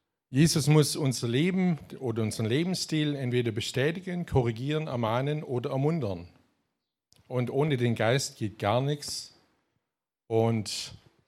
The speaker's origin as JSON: {"language": "German", "region": "Baden-Württemberg", "country": "Germany", "accent": "Swabian", "said": "auch wenn ich ab und zu mal ins Schwäbische reinkomme."}